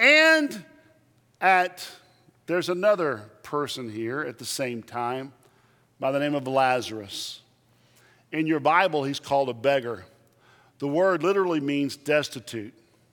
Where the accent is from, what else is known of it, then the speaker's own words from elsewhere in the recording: Texas, United States; And since I'm from Texas and I like adolescent things, I'm going to get full quill ostrich.